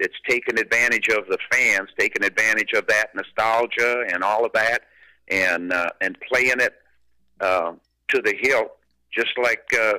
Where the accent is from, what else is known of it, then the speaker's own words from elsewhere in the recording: Flint, Michigan, United States; Well, being born and raised in Flint, Michigan sure didn't hurt.